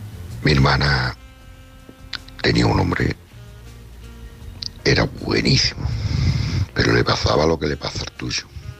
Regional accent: San Roque, Andalusia, Spain; Nosotros somos de San Roque.

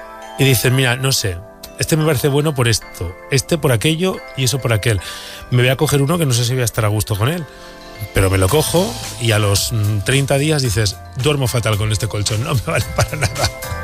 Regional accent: Burgos, Castile and León, Spain; en nuestro país, en España, concretamente en mi tierra, en Burgos.

